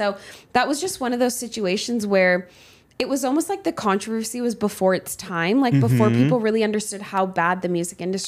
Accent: Los Angeles, California, United States; growing up in L.A.

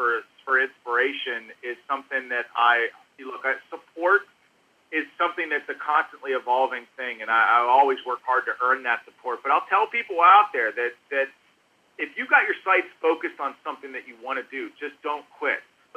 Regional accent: Pittsburgh, Pennsylvania, United States; I'm from Pittsburgh, Pennsylvania.

